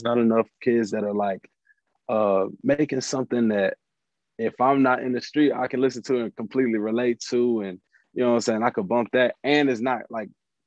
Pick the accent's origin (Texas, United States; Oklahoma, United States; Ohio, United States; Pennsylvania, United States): Texas, United States; Acres Homes; especially because I'm coming from Acres Homes, but I wasn't like in the streets like a lot of the people around me were.